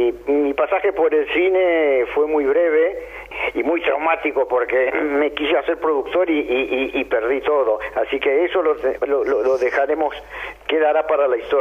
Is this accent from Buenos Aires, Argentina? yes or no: yes; Buenos Aires, Argentina; born there; Yo nací en Buenos Aires y no te daré fechas, pero solo te puedo decir que hace mucho tiempo.